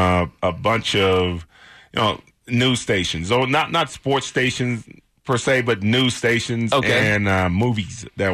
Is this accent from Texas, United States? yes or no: yes; Houston, Texas, United States; I mean, it was hot, you know, and I'm from Houston.